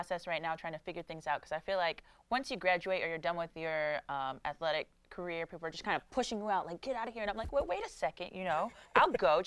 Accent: Chicago, Illinois, United States; now in Michigan, United States; I'm from Chicago, so it's a little different than it is here in Michigan.

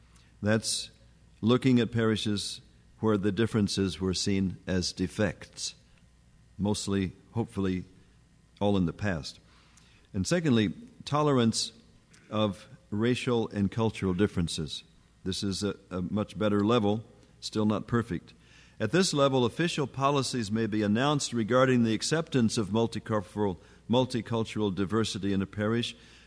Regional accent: Texarkana, Texas, United States; I grew up in Texarkana, Texas, which had basically a southern culture. It's on the border of Arkansas and Texas.

